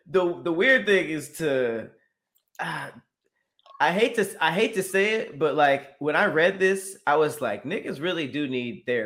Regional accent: Los Angeles, California, United States; I'm from Los Angeles, like, I grew up around Mexican people, so it's like, we don't mind

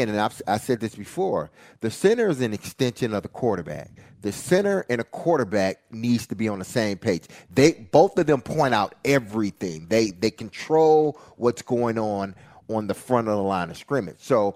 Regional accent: Nashville, Tennessee, United States; My hometown is right up the street. Why would I not take this deal, go somewhere else, you know, that's probably out west or further north or northeast? Why would I do that where I could stay right here in Nashville, where I have roots

